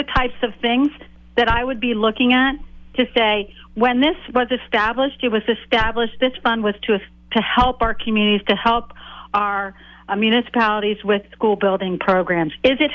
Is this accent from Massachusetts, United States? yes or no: yes; Lakeville, Massachusetts, United States; My hometown is Lakeville, and I have spent time in the South Coast, but I have a sister who lives on the North Shore.